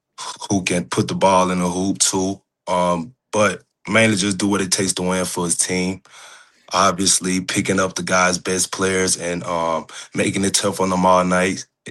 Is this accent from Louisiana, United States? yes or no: yes; Rayville, Louisiana, United States; The basketball scene in my hometown, it was crazy